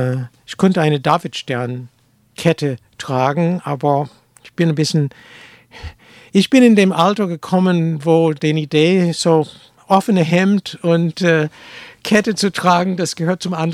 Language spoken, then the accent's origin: German; United States; now in Germany; ich bin jüdisch, aber ich bin auch Amerikaner. Ich bin irgendwie fast deutsch, ich wohne hier seit 40 Jahren.